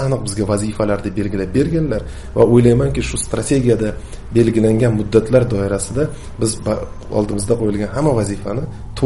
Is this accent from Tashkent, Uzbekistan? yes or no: no; Fergana, Fergana Region, Uzbekistan